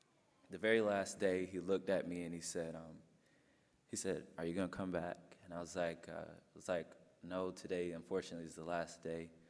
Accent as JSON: {"language": "English", "country": "United States", "said": "no, I'm from America, yo soy de Americano."}